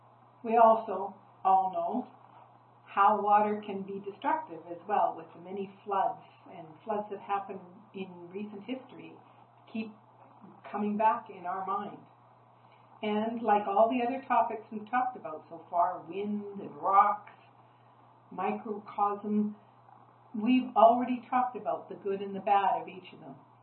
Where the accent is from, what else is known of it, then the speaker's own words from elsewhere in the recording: Vernon, British Columbia, Canada; also born or lived in Indonesia / Bolivia; I grew up in the Okanagan, in Vernon, and water was totally a part of my life.